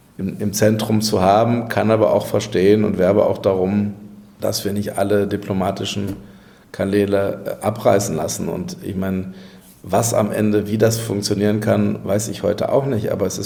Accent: Castrop-Rauxel, North Rhine-Westphalia, Germany; meine Heimatstadt Castrop-Rauxel

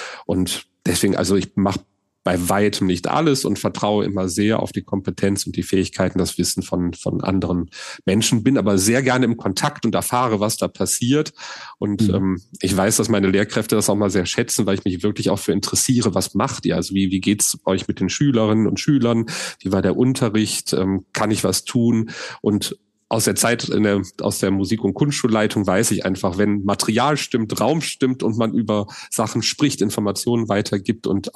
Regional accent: Solingen, North Rhine-Westphalia, Germany; Also ich bin in Wald aufgewachsen, also in Solingen-Wald, quasi direkt grenznah sozusagen

